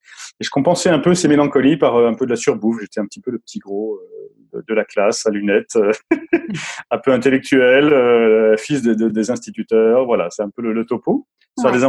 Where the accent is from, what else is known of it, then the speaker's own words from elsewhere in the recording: Grand Est, France; born there; Alors, je suis né en Lorraine, dans la Lorraine sidérurgique, en pleine vallée, enfumée de hauts fourneaux et les aciéries, etc. Et en même temps, un endroit très forestier.